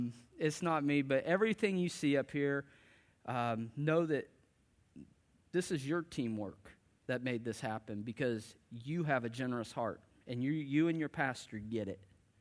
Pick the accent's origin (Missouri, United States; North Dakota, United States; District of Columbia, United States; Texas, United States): Missouri, United States; because I was from Southwest Missouri.